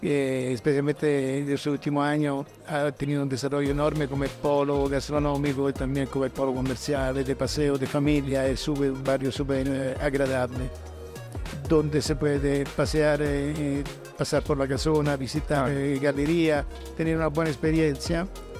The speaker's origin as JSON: {"language": "Spanish", "town": "Rome", "region": "Lazio", "country": "Italy", "second_language": "Spanish", "said": "porque yo lo hago con recetas que son del centro de Italia. Yo vengo de Roma."}